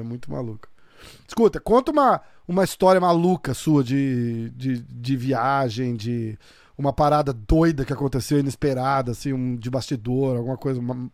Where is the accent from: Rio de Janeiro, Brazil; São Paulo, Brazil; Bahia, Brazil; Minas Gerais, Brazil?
São Paulo, Brazil; Eu sou de São Paulo, cara.